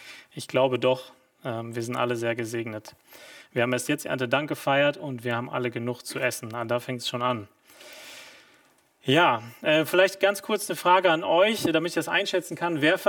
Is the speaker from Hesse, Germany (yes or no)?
no; Berlin, Germany; Ursprünglich bin ich eigentlich groß geworden in Berlin.